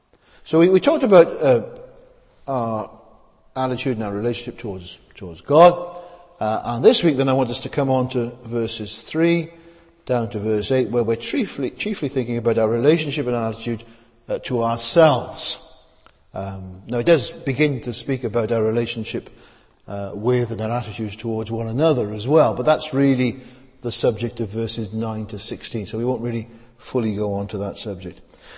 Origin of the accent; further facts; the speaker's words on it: Cwmbran, Wales, United Kingdom; When I was growing up in Cwmbran, we lived next door to an older man and his wife.